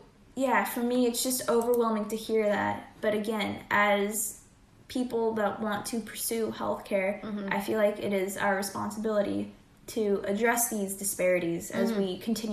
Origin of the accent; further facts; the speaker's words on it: Canada; we're two Canadian gals currently residing in Hamilton.